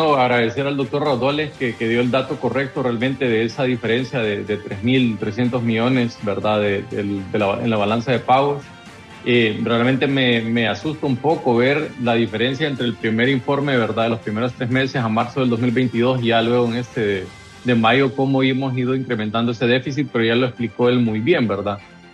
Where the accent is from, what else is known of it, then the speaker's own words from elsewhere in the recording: Honduras; nosotros como hondureños estamos consumiendo bastantes combustibles